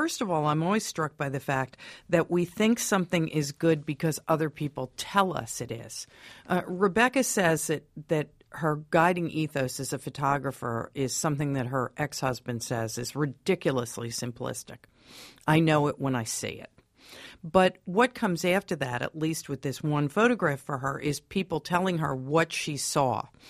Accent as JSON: {"language": "English", "town": "New York City", "region": "New York", "country": "United States", "said": "But in my personal life, I'm a New Yorker, but I also have, like some New Yorkers, some lucky New Yorkers, a place out in the country."}